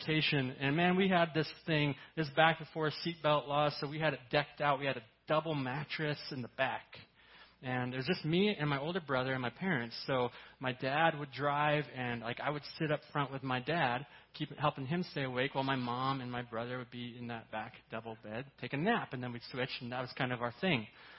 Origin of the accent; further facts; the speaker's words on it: Lake Havasu City, Arizona, United States; I grew up in Lake Havasu City, not too far from here. I'm a desert rat, and my dad was a preacher, so every Christmas we were at the church.